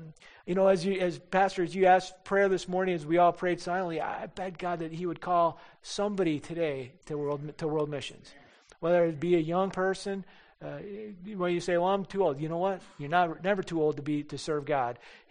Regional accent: Michigan, United States; My brother and I, my Detroit police officer brother now, and I, we grew up in Michigan

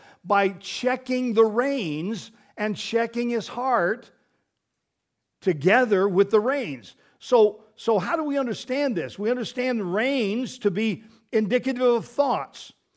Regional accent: Colorado, United States; he knew that I had a history of growing up in Colorado and done some riding of horses and so forth.

